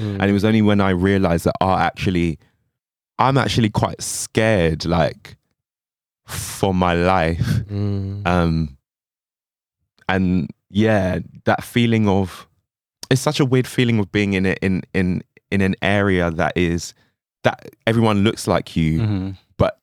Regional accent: London, United Kingdom; I grew up in East London, which is a very multicultural space, but where I'm living now is Black.

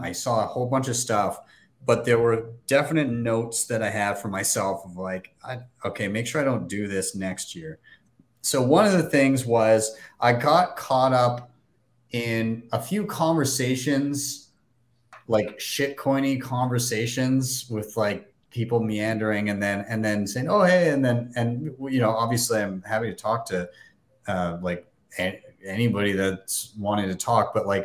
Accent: Canada; I'm too Canadian.

